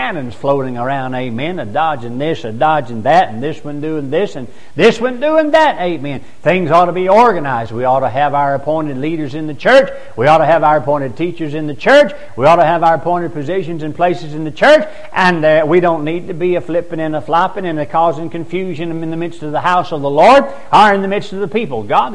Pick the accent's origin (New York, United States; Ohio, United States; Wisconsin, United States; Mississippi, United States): Mississippi, United States; Gulfport; born there; I could have been born in South Africa. I could have been born in Ethiopia, Bangladesh, or Thailand. But I was born in Gulfport, Mississippi.